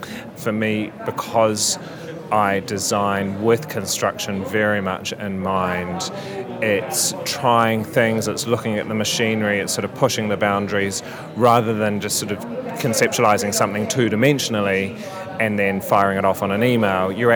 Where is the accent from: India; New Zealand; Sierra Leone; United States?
New Zealand; now in London, United Kingdom; I'm originally from New Zealand, of Danish ancestry, lived in London for the last 16 years.